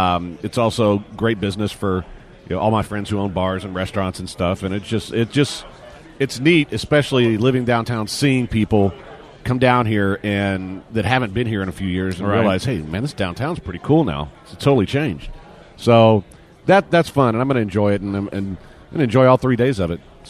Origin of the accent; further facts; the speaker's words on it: United States; No, I don't. I'm American, dude.